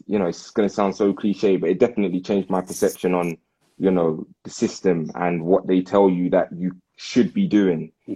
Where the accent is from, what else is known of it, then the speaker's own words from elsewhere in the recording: Clapham, London, United Kingdom; Growing up, you know, I'm from Crapham Junction.